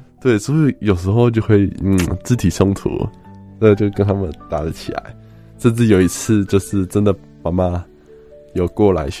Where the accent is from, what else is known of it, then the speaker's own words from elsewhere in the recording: Taiwan; 我是从台湾出来的。